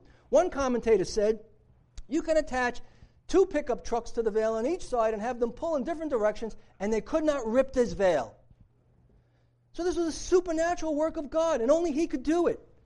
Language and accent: English; Brooklyn, New York, United States; If you were like me growing up in Brooklyn as a kid